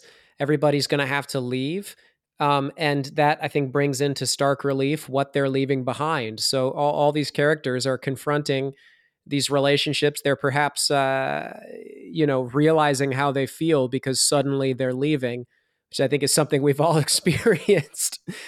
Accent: Iowa, United States; So I'm from Iowa. In Iowa, it's corn, soybeans, and pork.

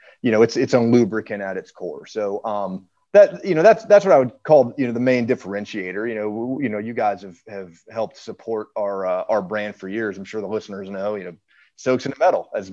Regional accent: Detroit, Michigan, United States; You know, I'm from Detroit myself, and you know, getting to work with this brand is amazing.

